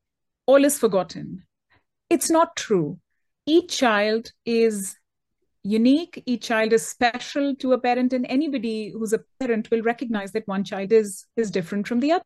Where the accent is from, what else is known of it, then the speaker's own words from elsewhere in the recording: India; also born or lived in United States; now in United Kingdom; I grew up in India. I lived in the US for several years, and now I live in the UK.